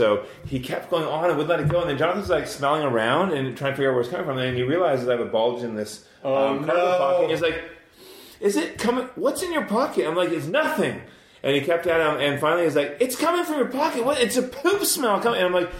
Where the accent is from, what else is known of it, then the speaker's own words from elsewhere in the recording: Scotland, United Kingdom; I'm Scottish.